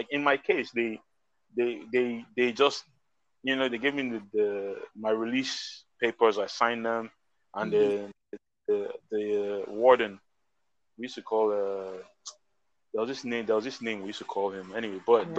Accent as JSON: {"language": "English", "country": "Nigeria", "lives_now": "Europe", "said": "I'm the Nigerian guy in Europe somewhere. I wasn't anybody special. You know, I was just a regular Nigerian guy."}